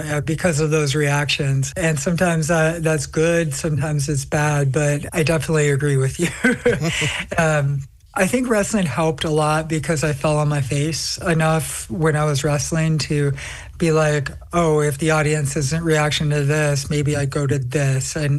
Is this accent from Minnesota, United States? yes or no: yes; Minnesota, United States; So I grew up as male in Minnesota, and then I transitioned after wrestling.